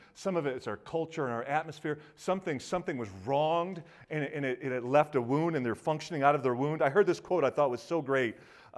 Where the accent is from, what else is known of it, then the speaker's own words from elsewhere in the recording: Michigan, United States; So I'm from Michigan, and this took place in Ann Arbor.